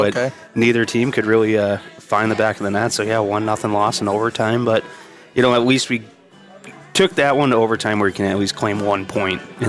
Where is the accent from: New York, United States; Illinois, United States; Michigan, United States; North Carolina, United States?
Illinois, United States; Chicago; It's from Chicago. I grew up in Chicago.